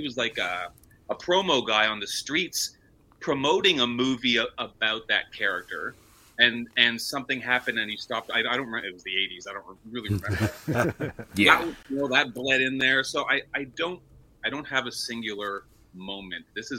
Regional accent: Canada; Also, I'm Canadian, and I don't know what you're talking about.

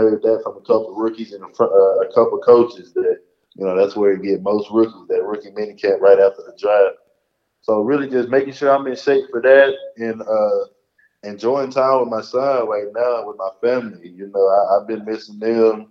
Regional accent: Texas, United States; it's kind of hard not to want to play for Dallas growing up in Texas.

